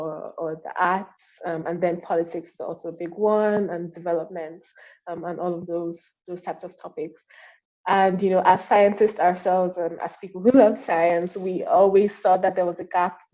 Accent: Nigeria; I am in the Department of Pharmacology, and I am Nigerian

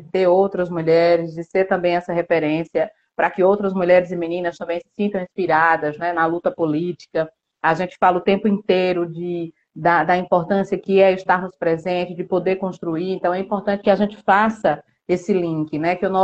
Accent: Campina Grande, Paraíba, Brazil; sou de Campina Grande, Paraíba, sou uma mulher negra

